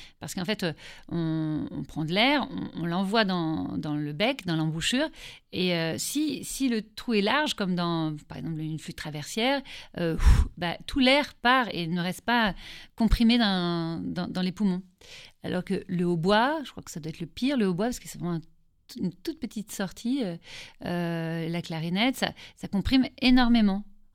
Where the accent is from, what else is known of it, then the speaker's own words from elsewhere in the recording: Auvergne-Rhône-Alpes, France; moved away as an adult; now in Paris, France; c'est après quand j'ai quitté l'Auvergne, je me suis retrouvée à Paris et j'ai présenté plusieurs concours pour rentrer dans plusieurs classes.